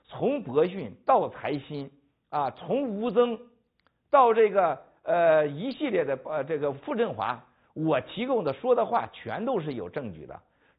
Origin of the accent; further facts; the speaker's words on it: China; 而且犯了我们中国人在世界上所有人都认为的毛病